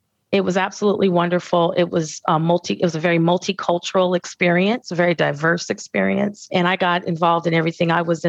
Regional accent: Hayward, California, United States; I'm from right here. Actually, I was born in Hayward, Kaiser Hospital in Hayward. So I am a Bay Area woman through and through.

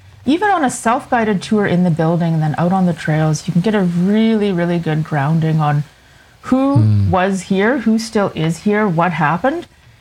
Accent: Prince Albert, Saskatchewan, Canada; born there; Yeah, so I was born in Prince Albert, Saskatchewan, which is about 45 kilometers from Batoche

